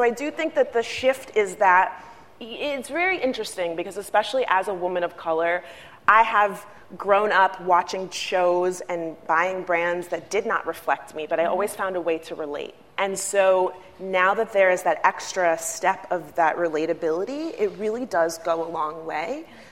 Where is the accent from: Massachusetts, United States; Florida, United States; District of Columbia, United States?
Florida, United States; West Palm Beach; And then you go in, and this is what I sound like all the time. I'm from West Palm Beach, Florida, born and raised.